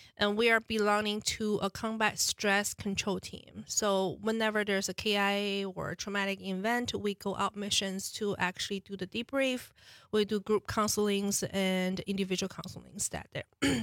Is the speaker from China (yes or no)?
yes; China; English is a second language; moved away; I was born and raised in China.